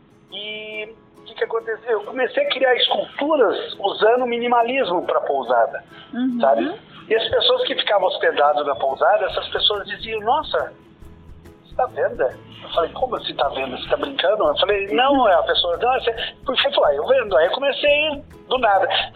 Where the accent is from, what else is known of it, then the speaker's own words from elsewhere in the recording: Maria da Fé, Minas Gerais, Brazil; Então, eu sou de Maria da Fé. Eu vivi o mundo inteiro. Aí quando eu tava, meus pais estavam ficando velhinhos, eu quis voltar e curtir um pouco eles.